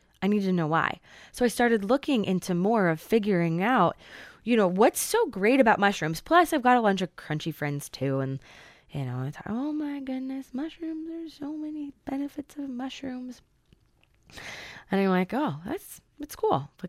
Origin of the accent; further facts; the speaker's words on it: Chicago, Illinois, United States; I'm from Chicago.